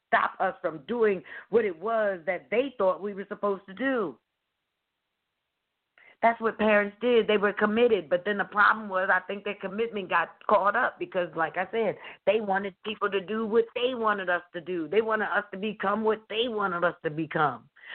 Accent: Philadelphia, Pennsylvania, United States; I'm from Philadelphia. So if you're in Philly and you decide that you're going to Jersey to go to the shore

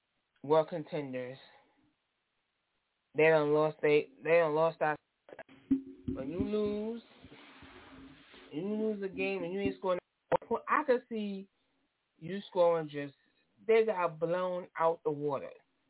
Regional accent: New York, United States; I'm not a Giants fan nor a Jets fan, even though I'm from New York, and they represent New York.

